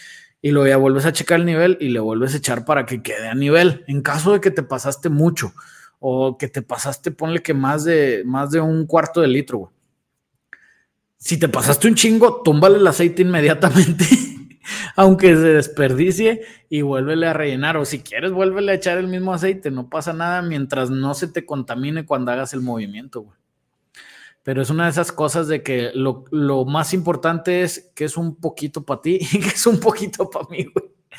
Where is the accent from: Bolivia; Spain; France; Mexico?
Mexico; Yo soy mexicano y yo puedo ser mexicano